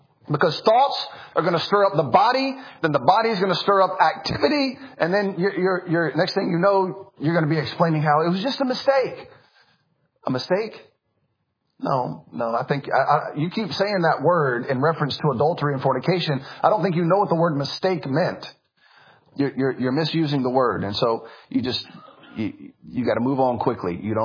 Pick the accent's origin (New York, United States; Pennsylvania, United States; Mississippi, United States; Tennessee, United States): Tennessee, United States; Memphis; I grew up in the streets. I grew up in Memphis, Tennessee. It was a very violent upbringing.